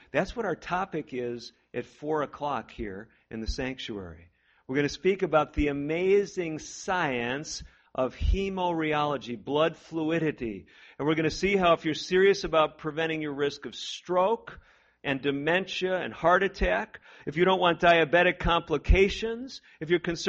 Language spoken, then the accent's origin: English; Midwest, United States; also born or lived in Florida; I think they told me, too, growing up in the Midwest, that if I went to Florida, they had drinking fountains with orange juice coming out of them.